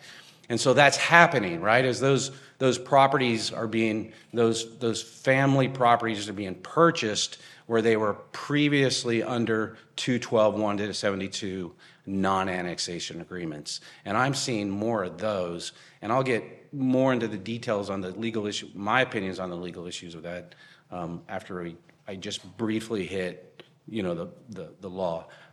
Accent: New Braunfels, Texas, United States; the city of New Braunfels, my hometown where I grew up, lived there since 1972.

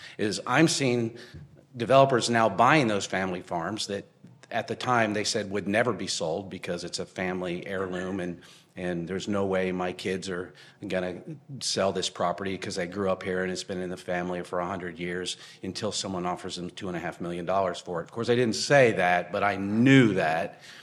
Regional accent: New Braunfels, Texas, United States; the city of New Braunfels, my hometown where I grew up, lived there since 1972.

